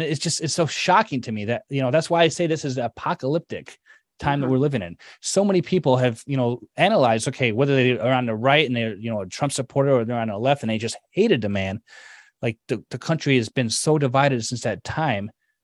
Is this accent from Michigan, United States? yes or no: no; Chicago, Illinois, United States; So we mentioned offline that I'm from Chicago.